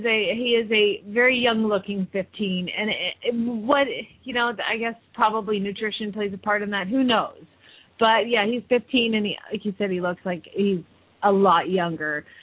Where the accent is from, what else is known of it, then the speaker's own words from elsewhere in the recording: Phoenix, Arizona, United States; from Phoenix, Arizona